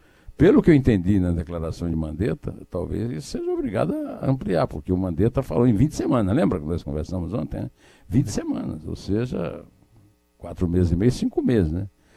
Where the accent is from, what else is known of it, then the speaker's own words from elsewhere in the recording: Brazil; como cidadão responsável, como brasileiro, como interessado em escapar desse vírus